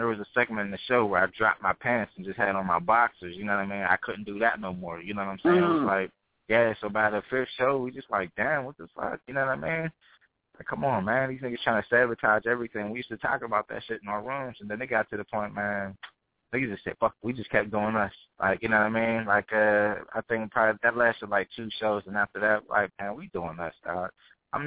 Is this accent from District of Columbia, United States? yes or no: no; Pittsburgh, Pennsylvania, United States; I'm a young country boy from Little Old Pittsburgh, you know what I mean?